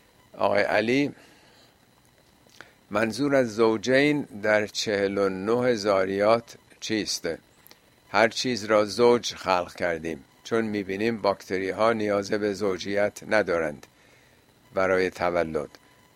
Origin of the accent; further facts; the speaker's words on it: Iran; ایرانی هستیم ولی ایران رو هنر نزد ایرانیان است و بس نمیدانیم